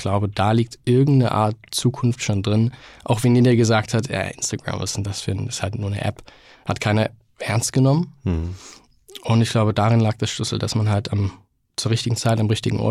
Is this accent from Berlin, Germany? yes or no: no; Chemnitz, Saxony, Germany; born or raised there